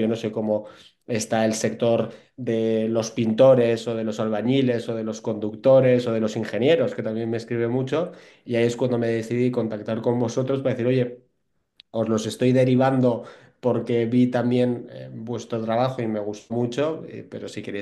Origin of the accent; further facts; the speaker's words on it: Bilbao, Basque Country, Spain; Yo soy de Bilbao y obviamente cuando empiezas a progresar en tu trabajo y sobre todo en el sector financiero y quieres hacer más cosas, el destino natural es ir a Madrid